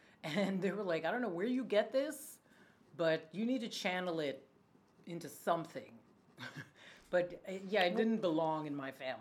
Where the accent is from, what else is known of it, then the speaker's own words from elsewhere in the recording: Queens, New York, United States; born there; I was born in Queens. Yeah, and then I guess my parents didn't like all this cold weather all the time.